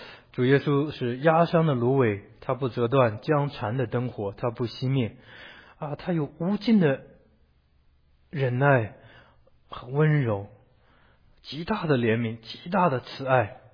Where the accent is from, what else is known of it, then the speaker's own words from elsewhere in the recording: China; 我们其实作为一个民族，我是中国人，会可以讲这些话